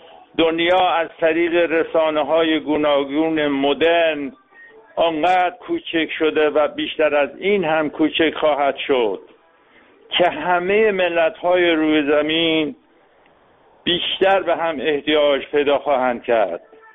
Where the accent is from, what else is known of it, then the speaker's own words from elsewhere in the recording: Iran; من به عنوان یک ایرانی که همیشه خواهان صلح در ایران و تمام جهان هستم،